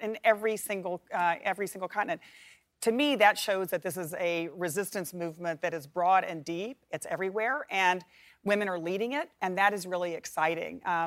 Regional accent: Texas, United States; And I know in my home state of Texas, when they tried this same kind of thing

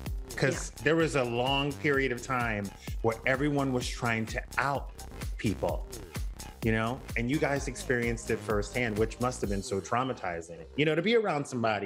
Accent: Louisiana, United States; I'm from Louisiana.

